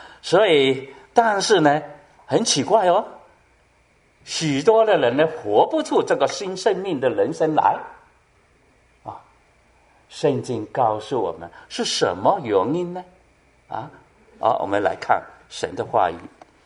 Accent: China; 但我们从中国来的大陆的

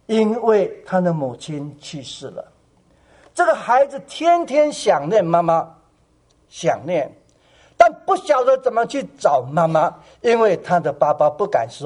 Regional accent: China; 在照顾我们中国人的儿女们，多么的伟大呀！

